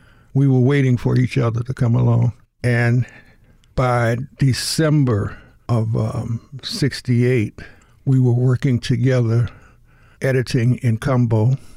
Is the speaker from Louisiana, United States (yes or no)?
yes; New Orleans, Louisiana, United States; She lived in the neighborhood where I grew up in the Lower Ninth Ward.